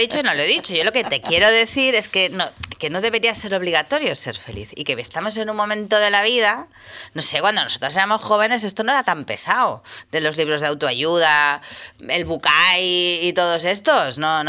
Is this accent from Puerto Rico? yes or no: no; Spain; Ciertamente, las mujeres españolas en general hablamos más.